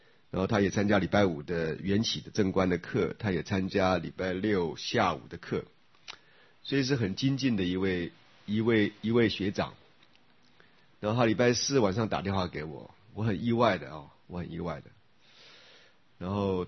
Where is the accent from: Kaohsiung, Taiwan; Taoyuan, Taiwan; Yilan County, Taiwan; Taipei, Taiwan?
Taoyuan, Taiwan; Daxi; 像以前我还记得我小时候在大溪乡下，就会有反潮，对不对？